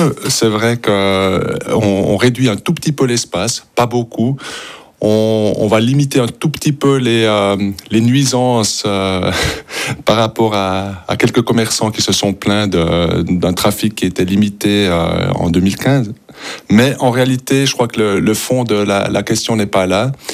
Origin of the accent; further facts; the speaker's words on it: Delémont, Jura, Switzerland; puisque moi j'ai grandi à Delémont